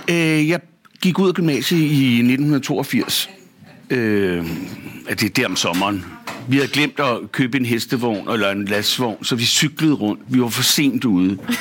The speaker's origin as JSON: {"language": "Danish", "town": "Amager", "region": "Capital Region of Denmark", "country": "Denmark", "tie": "born or raised there", "also_born_or_lived": "Christianshavn", "said": "Jeg var 18 år. Jeg er født på Christianshavn og har boet der. Og så flyttede vi lidt længere ud på Amager, der ved Holmbladsgade. Og så jeg kommer fra Amager"}